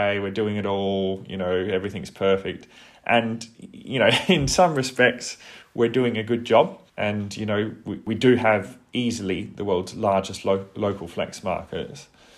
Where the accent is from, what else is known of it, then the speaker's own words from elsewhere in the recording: South Australia, Australia; you can tell by my accent that I'm from Australia.